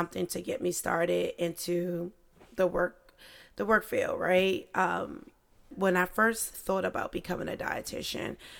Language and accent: English; Washington, District of Columbia, United States; I grew up in DC.